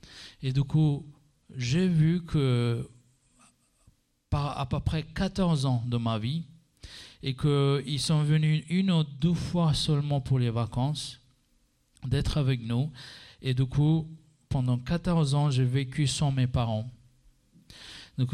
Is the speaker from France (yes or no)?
no; Sri Lanka; French is a second language; je suis né au Sri Lanka. Et dans un village de musulmanes, du coup j'étais élevé dans cette communauté, 5 minutes de chez moi, la mosquée.